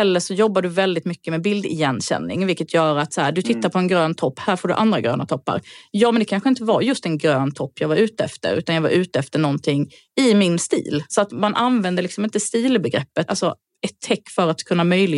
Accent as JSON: {"language": "Swedish", "region": "southern Sweden", "country": "Sweden", "lives_now": "Stockholm, Sweden", "said": "Jag kommer från södra Sverige. Det är därför jag har den här dialekten. Jag har bott i Stockholm mer än halva livet. Men jag pratar ändå så här."}